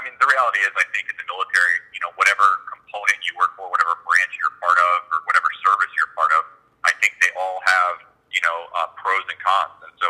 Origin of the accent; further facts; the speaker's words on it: Florida, United States; I grew up in South Florida, and so I grew up right on the water